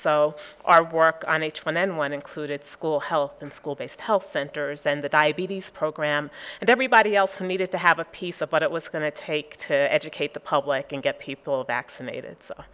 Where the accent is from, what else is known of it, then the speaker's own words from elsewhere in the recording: Massachusetts, United States; I'm from Massachusetts